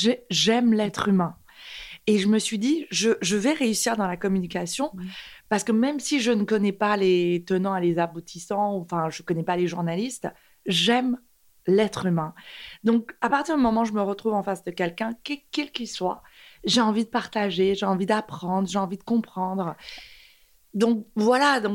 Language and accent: French; Paris, Île-de-France, France; Je suis d'origine perse, je suis arrivée à Paris à l'âge de 8 ans. Donc, je dirais que je suis parisienne depuis plus de 40 ans.